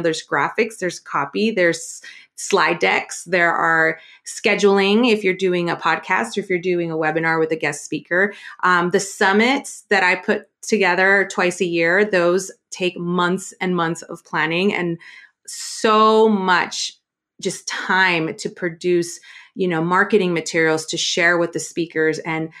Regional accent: Mexico; I'm actually from Mexico.

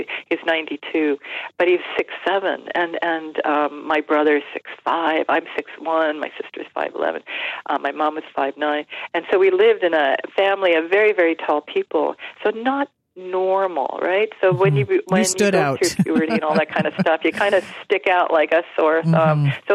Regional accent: Long Island, New York, United States; I lived on Long Island. I'm from New York, mm-hmm.

